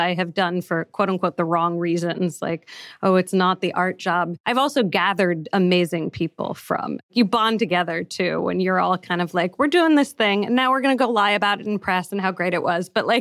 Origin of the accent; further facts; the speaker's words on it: San Francisco, California, United States; He grew up upper middle class. I grew up with no money. And I grew up in San Francisco.